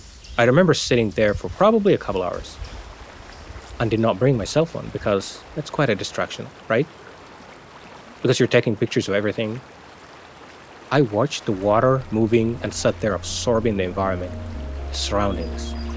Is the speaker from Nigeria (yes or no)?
no; Somalia; now in Maine, United States; And then the question, where are you from? I still say I'm from Somalia. Then and now, I'm from Maine.